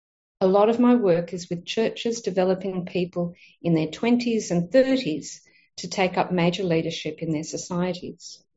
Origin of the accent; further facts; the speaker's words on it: Australia; I am 61 years young. Being an Aussie, I prefer to be called by my first name